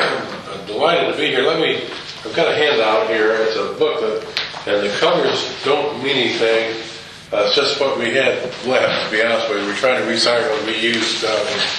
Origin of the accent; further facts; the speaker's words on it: Indiana, United States; now in Shalom, United States; I, obviously, as you can hear from my accent or lack thereof, I'm not a native of North Carolina. I grew up in northern Indiana. Been here since 1985, so that's 26 years.